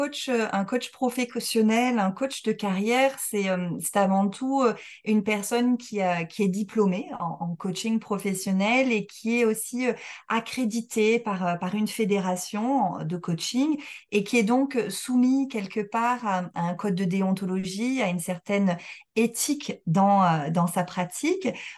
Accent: Montpellier, Occitanie, France; je suis montpelliéraine.

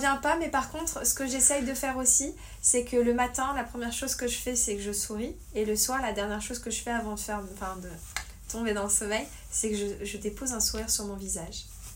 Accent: Auvergne-Rhône-Alpes, France; Moi, ma famille, je viens d'Ardèche

